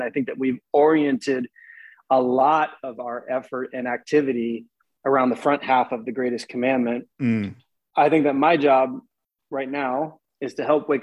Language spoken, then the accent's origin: English; Detroit, Michigan, United States; born there; now in Charlotte, United States; So so I was born in Detroit. And then, we've been in the Charlotte area now for 15 years.